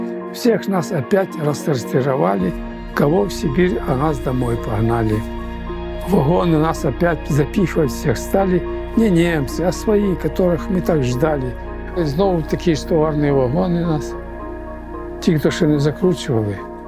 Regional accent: Poland; І тільки, я єстим поляк.

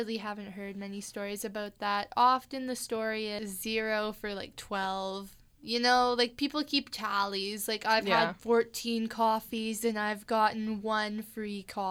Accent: Winnipeg, Manitoba, Canada; We are two Canadians. Mm-hmm. We are from Winnipeg.

